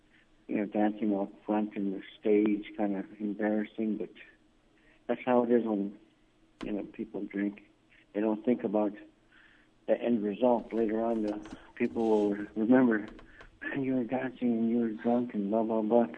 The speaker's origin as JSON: {"language": "English", "town": "Bethel", "region": "Alaska", "country": "United States", "tie": "born or raised there", "said": "the new officers who are coming on here in Bethel. My hometown, this is my hometown."}